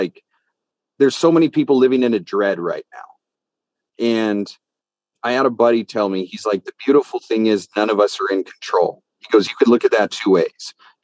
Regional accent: Missoula, Montana, United States; born there; also born or lived in Las Vegas; I was born in Missoula, Montana, in a college town. I think now there's 125,000 people there. It's not very big.

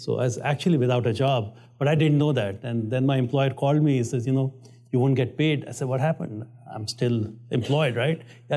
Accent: India; I grew up in India in an average middle class family.

